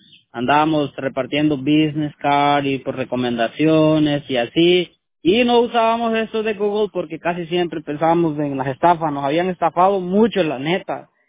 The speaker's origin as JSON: {"language": "Spanish", "country": "Honduras", "said": "ah, de Honduras."}